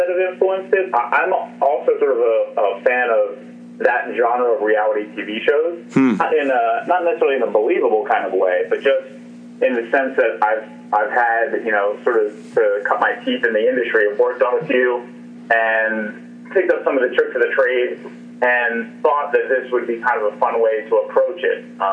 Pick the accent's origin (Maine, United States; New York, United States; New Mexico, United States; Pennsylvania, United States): Pennsylvania, United States; Philadelphia; I am from Philadelphia, and as a kid, I took a tour of a penitentiary there called Eastern State Penitentiary.